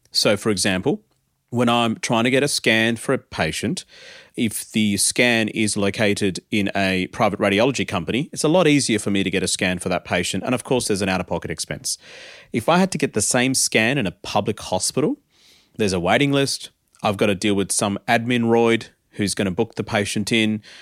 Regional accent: India; born there; I was born in India, but I was raised here.

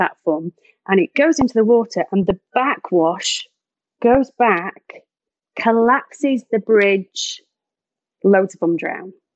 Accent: Isle of Sheppey, South East England, United Kingdom; originally I'm from the Isle of Bloody Sheppey where Nick was born.

